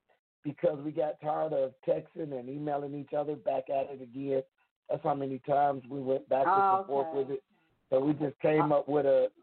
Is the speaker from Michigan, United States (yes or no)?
yes; Detroit, Michigan, United States; I am calling from my hometown, Detroit, Michigan.